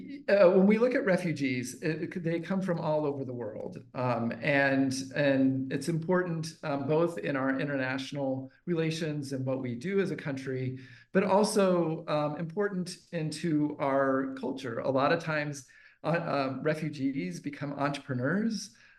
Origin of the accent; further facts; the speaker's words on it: Iowa, United States; And I come from Iowa originally, and my parents live in Iowa. They live in a very rural part of Iowa